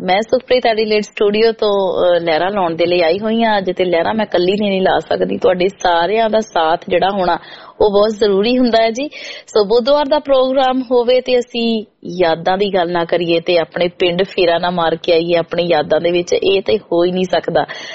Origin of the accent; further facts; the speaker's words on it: Punjab, India; ਮੈਂ ਦੁਆਬੇ ਤੋਂ ਤੇ ਸਾਡੇ ਦੁਆਬੇ ਵੱਲ ਜਿਹੜਾ ਬਾਈ ਜ਼ਿਆਦਾ ਨਹੀਂ ਕਹਿੰਦੇ, ਵੀਰ ਜੀ ਜਾਂ ਭਾਜੀ ਕਹਿੰਦੇ ਆ